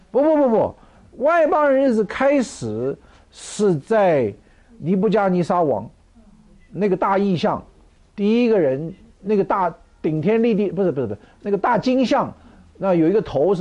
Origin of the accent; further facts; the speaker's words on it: Taiwan; 我自己是生在台湾，长在台湾，